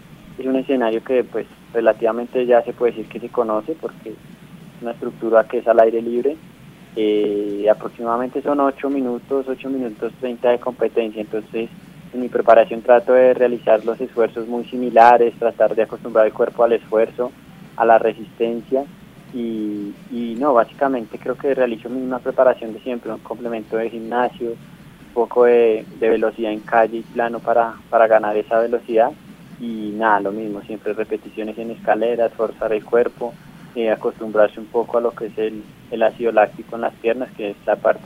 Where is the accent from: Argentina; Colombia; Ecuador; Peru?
Colombia; Bogotá; corredor de ascenso vertical, 27 años, soy de Bogotá